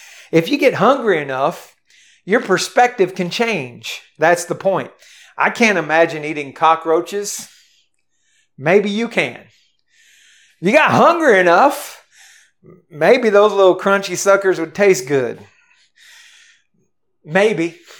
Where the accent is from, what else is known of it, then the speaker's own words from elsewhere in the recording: Steubenville, Ohio, United States; I grew up in Steubenville, Ohio, and I lived very close to the Ohio River.